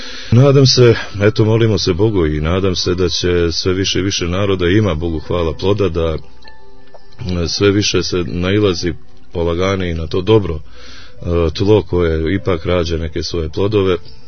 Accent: Montenegro; neka novija kategorija u zadnjih nekih 150 godina koja se pojavljuje kod nas u Crnoj Gori

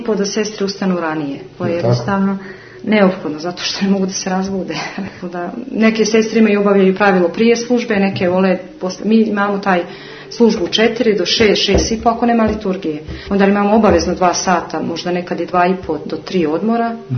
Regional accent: Montenegro; ovdje kod nas u Crnoj Gori ovih 20 godina

